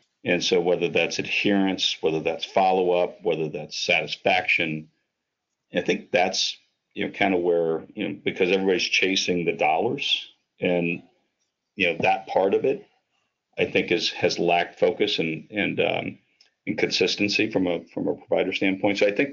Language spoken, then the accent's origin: English; Columbus, Ohio, United States; you know, I'm from Columbus, Ohio, and I see it today